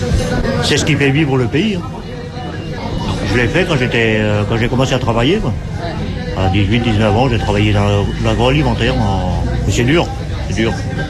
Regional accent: Lannion, Brittany, France; Moi, je suis de Lannion, moi, je travaille à Guingamp.

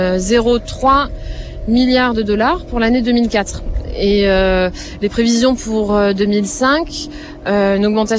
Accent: Marseille, Provence-Alpes-Côte d'Azur, France; je remène ma petite liasse de billets chez moi en France, à Marseille.

